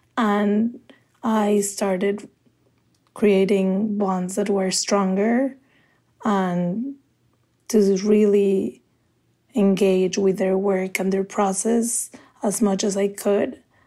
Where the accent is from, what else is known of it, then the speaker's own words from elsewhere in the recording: Mexico City, Mexico; also born or lived in New York City; now in Chicago, United States; I am based in Chicago now, but I lived in New York City for a long time before moving to the Midwest. I am originally from Mexico City. I grew up there